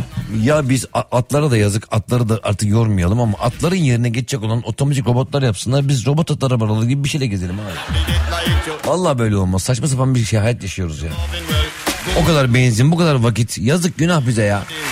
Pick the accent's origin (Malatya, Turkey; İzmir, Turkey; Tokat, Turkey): Tokat, Turkey; selam canım Tokat'a. Bizim memleketimiz Tokat.